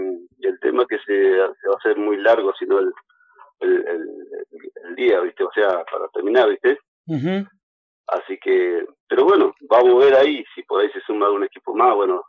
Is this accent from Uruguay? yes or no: no; Laguna Blanca, Río Negro, Argentina; yo soy rural, ¿viste? Soy de Laguna Blanca, me crié en esos pagos, fui a la escuela 180 de ahí de Laguna.